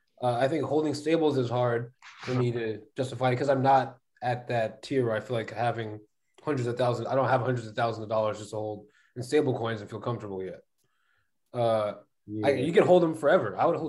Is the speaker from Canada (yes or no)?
no; United States; This is me being American.